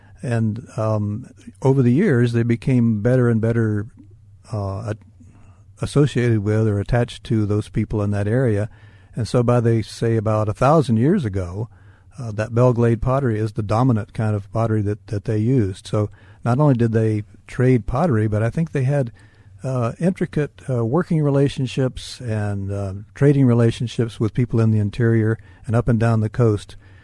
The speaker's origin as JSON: {"language": "English", "town": "Tampa", "region": "Florida", "country": "United States", "tie": "born or raised there", "said": "No, I was born and raised in Tampa, and that's where my family's from. So I am a native Floridian"}